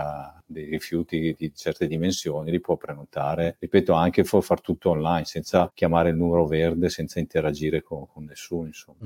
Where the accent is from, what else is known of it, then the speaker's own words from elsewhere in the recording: Bergamo, Lombardy, Italy; come me che sono bergamasco ma non risiedo a Bergamo